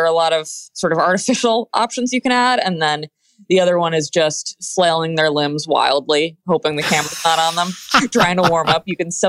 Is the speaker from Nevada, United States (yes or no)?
no; Boston, Massachusetts, United States; now in New York City, United States; So I live in New York City, which is not a great choice if you don't like being cold, but yeah. I grew up in Boston. I am a Northeasterner